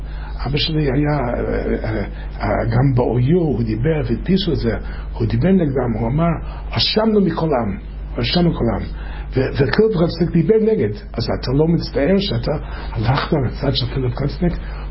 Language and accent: Hebrew; Chicago, Illinois, United States; אני בא משיקגו